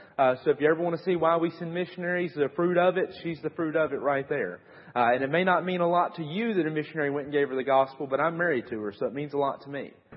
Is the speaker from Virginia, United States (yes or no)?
yes; Bassett, Virginia, United States; accent: Southern; I am from Bassett, Virginia. That is in the middle of nowhere in Virginia, so I don't expect you to know where it is. And if you haven't figured out by my accent, yes, that is part of the South.